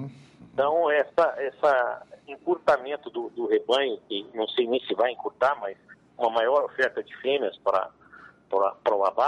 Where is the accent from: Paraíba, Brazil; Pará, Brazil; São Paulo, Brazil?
São Paulo, Brazil; Franca; now in Canarana, Brazil; De Canarana, onde eu moro, a minha cidade natal, que é Franca, São Paulo, nós temos 1.300 quilômetros